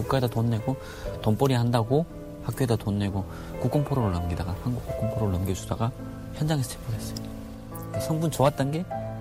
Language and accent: Korean; Chongjin, North Hamgyong, North Korea; 제가 고향이 청진인데 청진역전에서 이렇게 도망치는 애를 한번 쫓아가서 잡은 거예요.